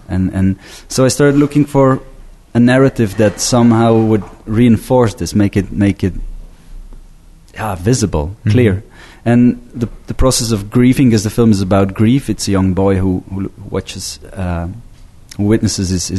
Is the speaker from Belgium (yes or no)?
yes; Belgium; I'm from Belgium